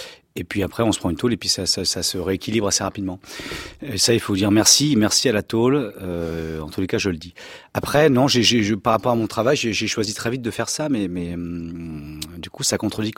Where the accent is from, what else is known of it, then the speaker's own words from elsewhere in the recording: Strasbourg, Grand Est, France; j'ai grandi à l'Opéra, à Strasbourg, avec mes parents.